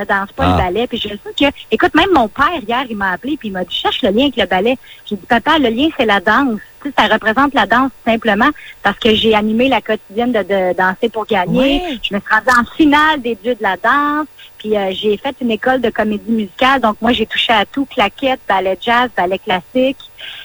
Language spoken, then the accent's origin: French; Cap-de-la-Madeleine, Quebec, Canada; now in Montreal, Canada; quand je suis déménagée du Cap de la Madeleine à Montréal